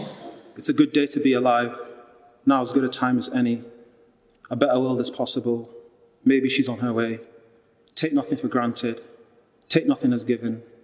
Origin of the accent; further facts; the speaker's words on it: Leeds, Yorkshire and the Humber, United Kingdom; also born or lived in Nigeria; No, I was born in Nigeria, around a few places, but mainly grown up in Leeds.